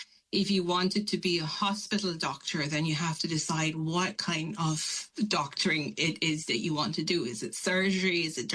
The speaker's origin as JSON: {"language": "English", "country": "Malaysia", "said": "I come from Malaysia, and my dad is a GP, and I always grew up around doctors and clinics"}